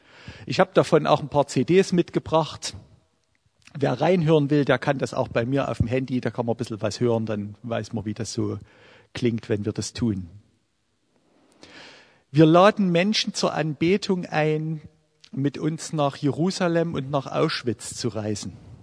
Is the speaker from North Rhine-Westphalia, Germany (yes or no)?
no; Wilkau-Haßlau, Saxony, Germany; Ich komme aus dem Flachland. Meine Stadt, wo ich herkomme, nennt sich das Tor zum Erzgebirge.